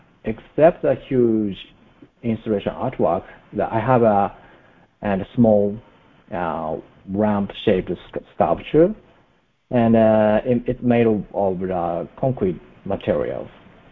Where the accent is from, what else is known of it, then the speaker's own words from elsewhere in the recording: Japan; English is a second language; now in New York, United States; Yeah, actually, I was originally from Japan. That I moved to New York that 3 years ago.